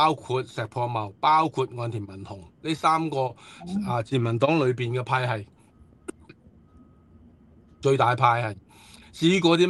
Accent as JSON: {"language": "Chinese", "country": "China", "said": "牺牲了我们中国人的幸福和和平的。"}